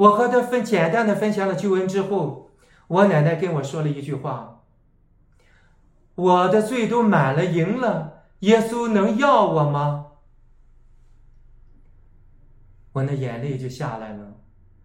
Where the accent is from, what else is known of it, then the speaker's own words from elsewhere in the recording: China; 我们中国人通常都很害怕死亡，活着的时候都避讳不谈这死亡